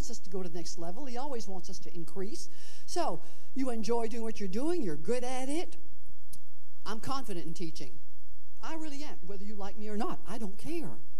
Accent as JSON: {"language": "English", "region": "Quebec", "country": "Canada", "tie": "born or raised there", "said": "I'm from Canada. I mean, French Canada. My hometown was 99% French and Catholic."}